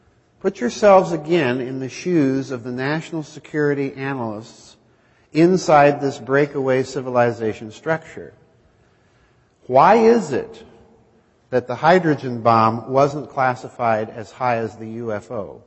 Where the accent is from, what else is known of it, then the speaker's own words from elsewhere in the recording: South Dakota, United States; Let's go to my home state of South Dakota, okay?